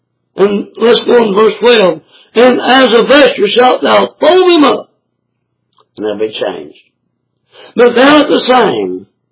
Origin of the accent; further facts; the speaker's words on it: Kentucky, United States; Anyway, I grew up in Eastern Kentucky.